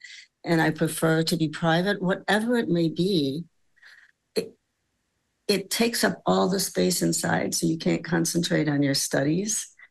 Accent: Chicago, Illinois, United States; The story I always tell is when I grew up in Chicago, it was very snowy and cold in the winter.

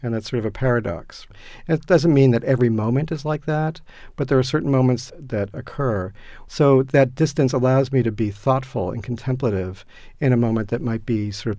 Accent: Medford, Massachusetts, United States; I grew up in Medford, but I hung out a lot in Somerville.

